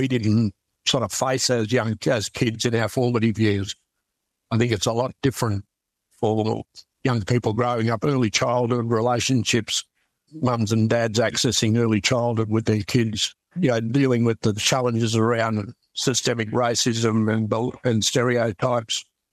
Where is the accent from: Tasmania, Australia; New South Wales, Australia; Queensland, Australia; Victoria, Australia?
New South Wales, Australia; I grew up on the Kamaragunja Aboriginal Reserve on the banks of the Dungala, the Murray River, near Echuca, and on Yorta Yorta country.